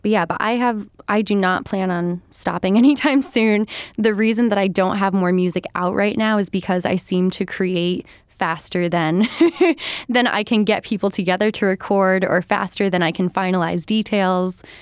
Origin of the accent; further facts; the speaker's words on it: Albany, New York, United States; from Albany. This is your home for local music.